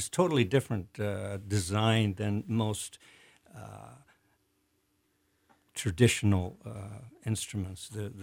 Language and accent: English; Netherlands; English is a second language; now in United States; I was born and raised in Holland